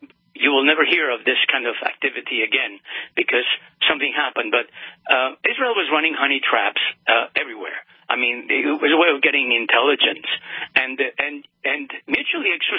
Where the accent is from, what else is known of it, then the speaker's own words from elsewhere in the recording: Montreal, Quebec, Canada; I'm from Montreal, and I'm from the Bronfman territory here